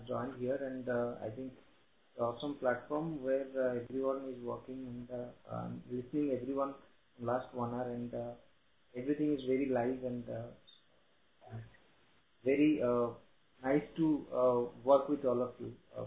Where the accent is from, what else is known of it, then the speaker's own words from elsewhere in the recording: Odisha, India; first language Odia; English is a second language; My mother tongue is Odia. I mean, I started learning, doing my schooling from Odisha, and then I worked on certain news channels and media newspapers and all while translating the language.